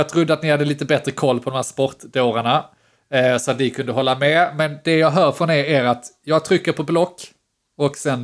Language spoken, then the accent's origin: Swedish; Skåne, Sweden; accent: Scanian; Om de nu tycker att jag pratar skånska. Vilket jag i och för sig knappt gör längre. Ni hör ju själva att det är extremt norsk brytning numera.